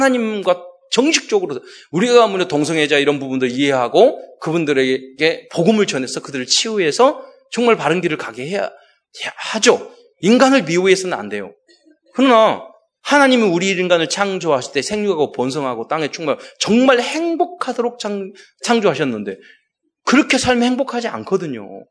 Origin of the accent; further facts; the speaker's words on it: Mokpo, South Jeolla, South Korea; 저는 제가 제 고향 사는 집에 뒤에 산이 있었는데요. 유달산이 있었어요. 근데 정말 돌산이었어요.